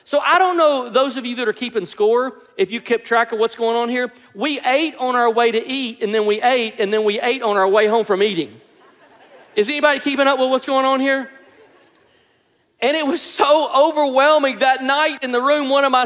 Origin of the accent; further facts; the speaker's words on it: Alabama, United States; because we're from Alabama, you know